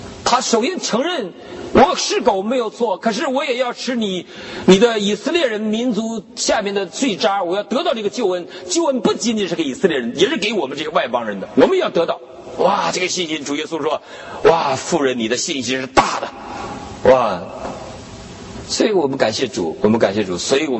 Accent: China

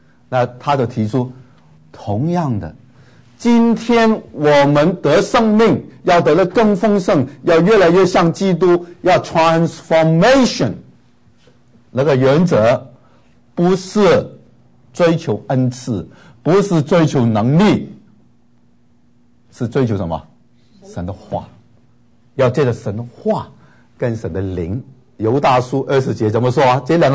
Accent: Hong Kong; also born or lived in Taiwan; 香港长大，从来那个牧师都不讲圣灵的

